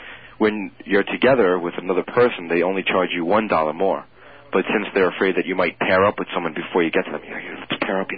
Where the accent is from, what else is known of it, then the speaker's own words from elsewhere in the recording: Manhattan, New York, United States; I'm from Manhattan.